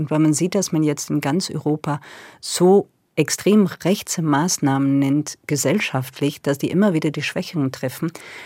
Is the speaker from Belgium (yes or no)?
yes; Belgium; Wir haben bei uns in Belgien auch ein paar Schriftsteller, die dieses Genre mal gern betreiben.